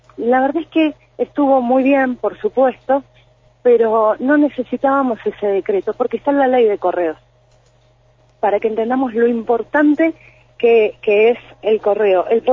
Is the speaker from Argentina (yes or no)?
yes; Argentina; somos todos argentinos.